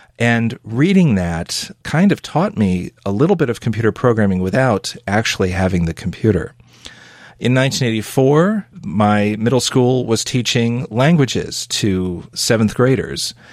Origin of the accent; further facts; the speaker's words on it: Chicago, Illinois, United States; I grew up in the Chicagoland area, and Gottlieb was there.